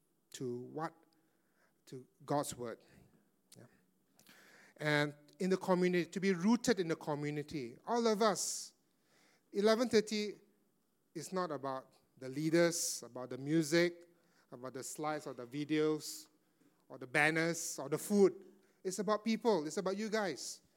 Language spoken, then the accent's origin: English; Singapore; Our identity is not rooted in me being a Singaporean